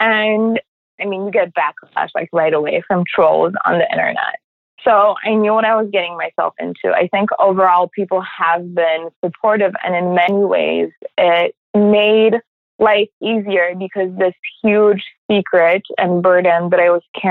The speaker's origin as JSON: {"language": "English", "country": "Poland", "tie": "born or raised there", "moved": "yes", "lives_now": "Chicago, United States", "said": "Growing up in Poland, I would say, was much simpler than life in Chicago."}